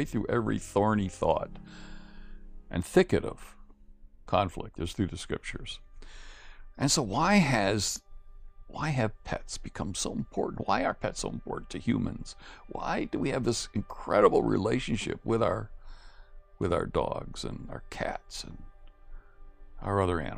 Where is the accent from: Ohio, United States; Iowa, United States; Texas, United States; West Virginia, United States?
West Virginia, United States; Now, I'm from West Virginia, and in Appalachian culture, a dog is a dog.